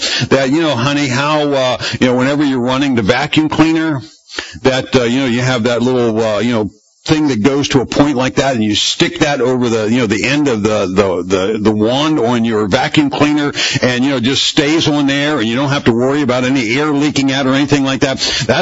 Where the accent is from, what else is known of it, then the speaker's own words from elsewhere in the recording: Pennsylvania, United States; went back to the home area that I grew up in Pennsylvania.